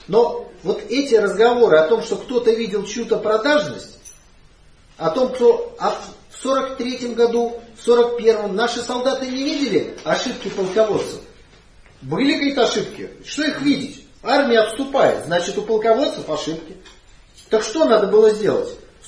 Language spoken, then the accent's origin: Russian; Saint Petersburg, Russia; Я не москвич, я такой же питерец, как и вы.